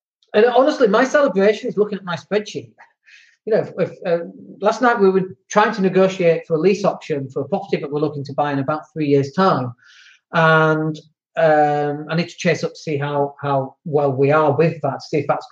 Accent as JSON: {"language": "English", "region": "England", "country": "United Kingdom", "said": "We're English. We go, yep, that's how we celebrate stuff."}